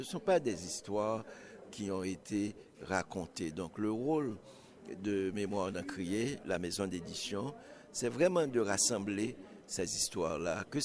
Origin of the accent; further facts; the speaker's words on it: Haiti; Moi, je suis haïtien.